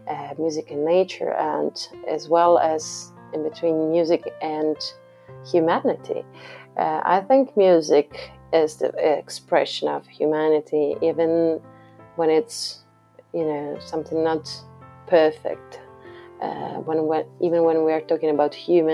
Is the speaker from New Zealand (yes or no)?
no; Tuscany, Italy; English is a second language; there's a strong DNA related to classical music in my home place, in my hometown, and in Tuscany as well.